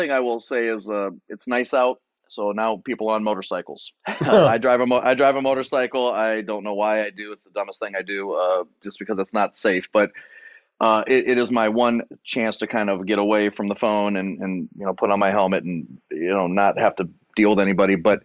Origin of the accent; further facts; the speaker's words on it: Detroit, Michigan, United States; It's more like how I grew up in Detroit, and I love it.